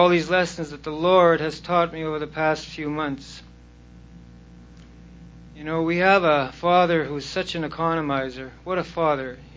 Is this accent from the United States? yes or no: no; Saskatchewan, Canada; from Saskatchewan.